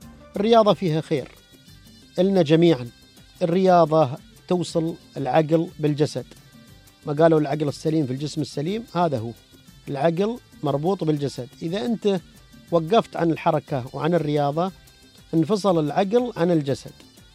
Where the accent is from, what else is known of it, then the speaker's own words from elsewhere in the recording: United Arab Emirates; عندنا ما شاء الله نحن بلادنا من أبوظبي لين الفجيرة منشآت رياضية، أندية رائعة متنفس لك في كل مكان